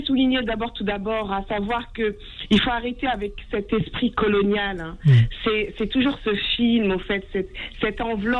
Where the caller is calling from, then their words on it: Saint-Denis, Île-de-France, France; Bonsoir, je suis de Saint-Denis